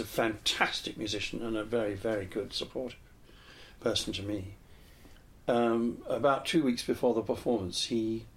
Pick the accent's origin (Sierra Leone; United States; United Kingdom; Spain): United Kingdom; Cheam, London; yeah, when I lived in Cheam for all my childhood.